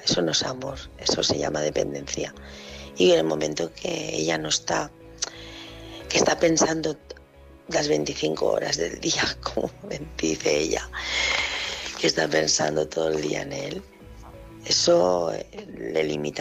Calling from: Barcelona, Catalonia, Spain; de Barcelona y nada, quería decirle

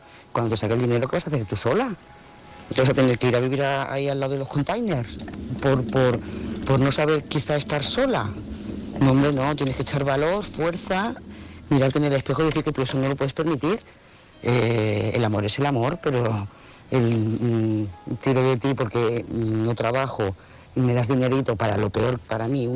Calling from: Lloret de Mar, Catalonia, Spain; de Lloret de Mar

